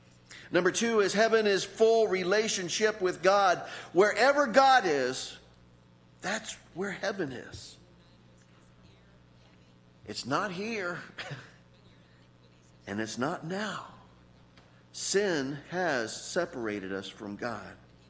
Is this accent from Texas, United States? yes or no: no; Florida, United States; I was raised in the Tampa Bay area. And not only was I raised there, but my parents were raised there. My grandparents, my great-grandparents, my great-great-grandparents. About six generations going back